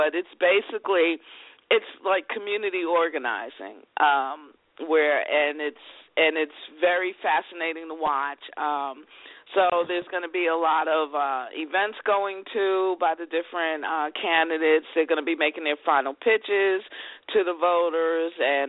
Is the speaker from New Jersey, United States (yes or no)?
no; Brooklyn, New York, United States; born there; I was born in Brooklyn, so, you know